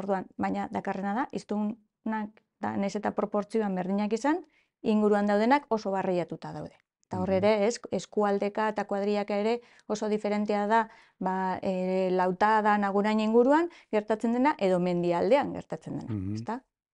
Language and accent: Basque; Vitoria-Gasteiz, Basque Country, Spain; also born or lived in Oñati; Bai, hori ni gazteiztarra adopzioz, bai, txikitan etorri ginen, eta nik betik esaten dut, nik ni gazteizek euskaldun du ninduela. Ni oinatitik nentorren, euskara banekarren, baina hemen konturatu nintzen euskalduna nintzela.